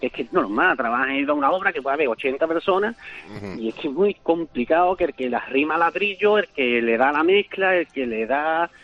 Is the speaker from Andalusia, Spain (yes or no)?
yes; Cádiz, Andalusia, Spain; yo soy de Cádiz. Y trabajo en Sevilla, y he salido a las 6 de la mañana de Cádiz